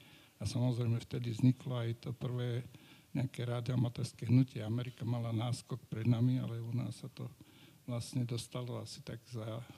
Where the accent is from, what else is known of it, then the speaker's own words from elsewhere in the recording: Černová, Žilina Region, Slovakia; Ja som rodák z Černovej od Ružomberka, z rodiska Andreja Hlinku.